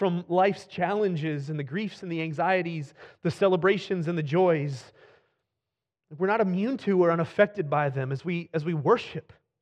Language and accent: English; Midwest, United States; I grew up playing basketball in the Midwest, and so it's always kind of struck a chord with me.